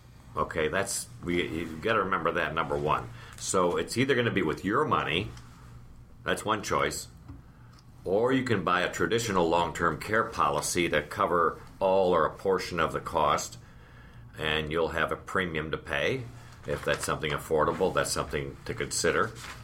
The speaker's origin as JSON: {"language": "English", "town": "Toledo", "region": "Ohio", "country": "United States", "tie": "born there", "said": "I was born in Toledo, Ohio, and I started my career in retailing with Macy's"}